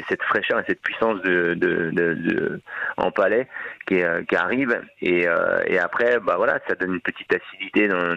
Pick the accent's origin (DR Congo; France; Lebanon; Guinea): France; Paris, Île-de-France; parce que ça fait quoi 9 mois bientôt que je suis ici, je viens de Paris, donc j'ai été accueilli les bras ouverts